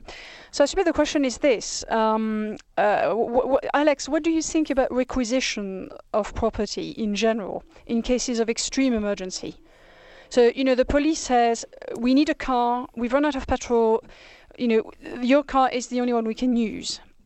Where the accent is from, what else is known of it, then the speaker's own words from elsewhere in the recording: France; I mean, in my home country, which is France